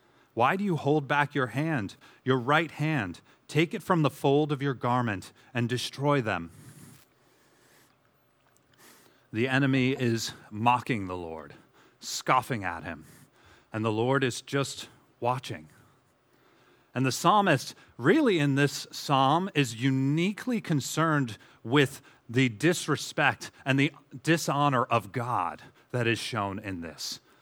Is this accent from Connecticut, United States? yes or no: yes; Connecticut, United States; I'm from Connecticut, so I can say that.